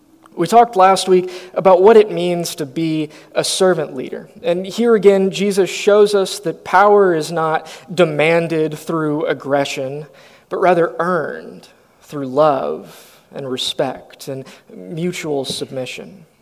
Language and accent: English; Atlanta, Georgia, United States; also born or lived in Dallas; I was born in Dallas. I grew up in metro Atlanta in Georgia. And so the southern manners are just part of who I am.